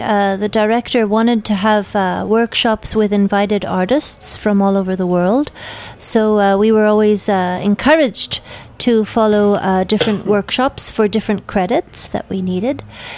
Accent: Canada; From all my family background, growing up in Canada

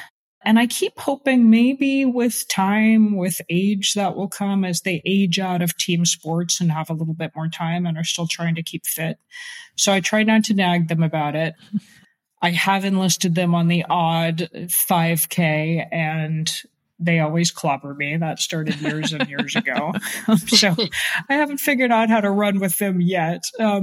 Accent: Atlanta, Georgia, United States; the Peachtree Road Race, which I grew up running in Atlanta, where I mostly grew up.

